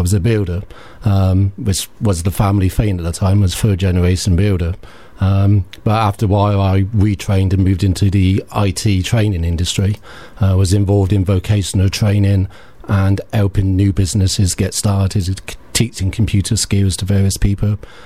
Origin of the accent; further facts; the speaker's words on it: Bristol, South West England, United Kingdom; I was born and bred in Bristol. I was brought up on the Arcliffe Estate in the south of the city. Lived here for most of my life, or through, like many South Bristolians, I left the city to pursue my career elsewhere